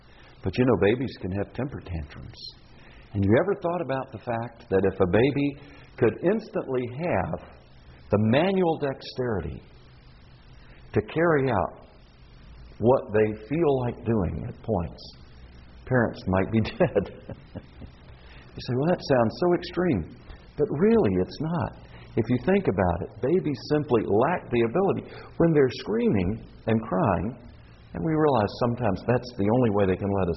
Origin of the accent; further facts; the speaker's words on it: United States; born there; the world that I was born into in America is very different than the America that I know today.